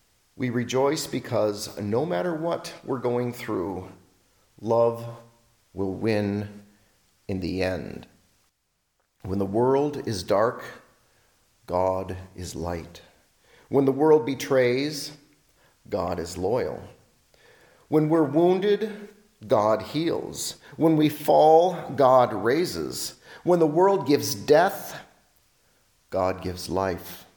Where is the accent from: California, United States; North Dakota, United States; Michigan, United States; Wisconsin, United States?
California, United States; I grew up in California, and we had palm trees and palm plants right on the property.